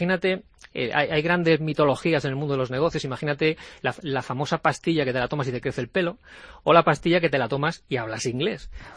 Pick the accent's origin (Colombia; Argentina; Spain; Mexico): Spain; Murcia, Region of Murcia; que soy de aquí de Murcia